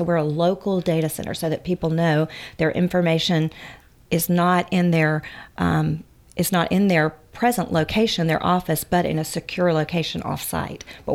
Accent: Macon, Georgia, United States; I am. I'm originally from Bibb County. So I came to West Georgia at my father's request, and to West Georgia College then, now University of West Georgia.

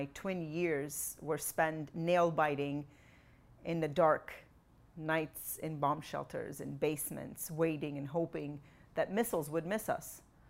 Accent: Iran; English is a second language; My family lineage goes back to Armenia, dating back to the 1800s, but I grew up in Iran, where my Armenian ancestors had settled years before the genocide.

